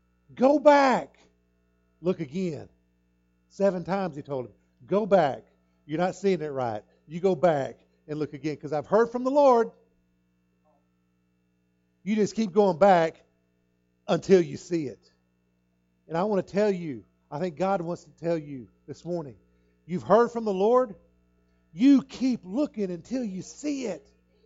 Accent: Fort Stockton, Texas, United States; When I grew up out in West Texas, you could always smell the rain. And I've smelled rain here, but it doesn't smell nothing like out in Fort Stockton, Texas.

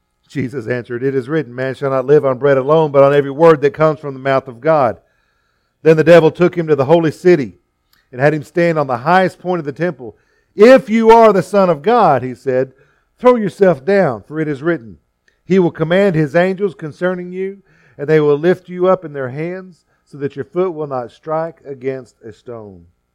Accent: Fort Stockton, Texas, United States; I was born and raised out in Fort Stockton out in West Texas. That's the desert.

